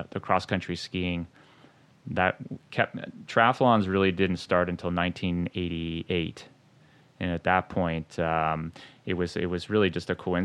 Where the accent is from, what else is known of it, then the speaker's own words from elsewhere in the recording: Quebec, Canada; growing up in Quebec, there's lots of lakes and whatnot.